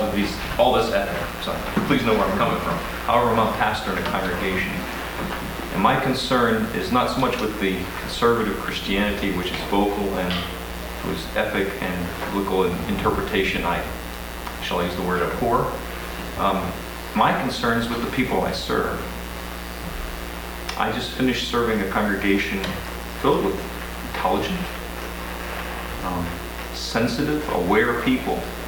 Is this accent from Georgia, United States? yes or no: no; Baltimore, Maryland, United States; By the way, I'm from Baltimore, which is terrible.